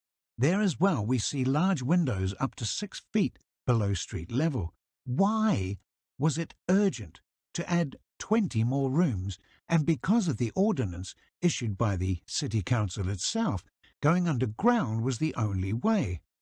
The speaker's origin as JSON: {"language": "English", "town": "Leipzig", "region": "Saxony", "country": "Germany", "tie": "born or raised there", "said": "I know dozens of examples of such unusual architectural planning in my hometown of Leipzig, alone."}